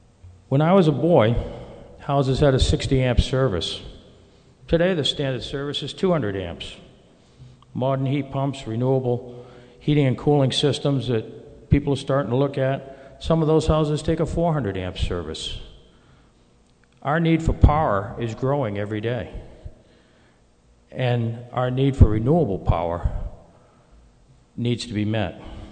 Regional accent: New Hampshire, United States; My background is in agriculture. I grew up here in New Hampshire.

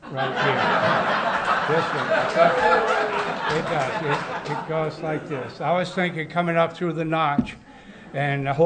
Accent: Connecticut, United States; now in North Sutton, United States; I'm originally from Connecticut. I'm a refugee from progress, if you will. I've been up here since 1959, raised my family up here.

